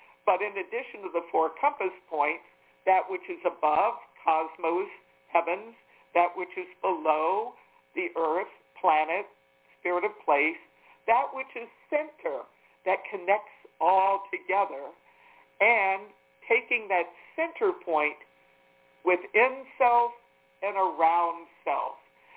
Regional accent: Washington, District of Columbia, United States; I grew up in the Washington, D.C. area. It's still part of my home space, even though I don't get there.

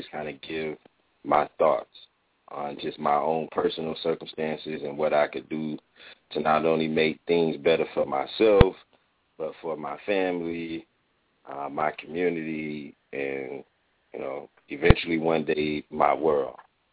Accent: Pompano Beach, Florida, United States; I'm from Pompano Beach, Florida.

